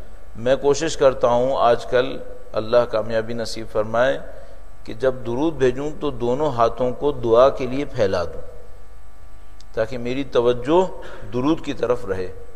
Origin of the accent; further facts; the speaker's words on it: Karachi, Sindh, Pakistan; میرا تعلق کراچی سے ہے، پاکستان.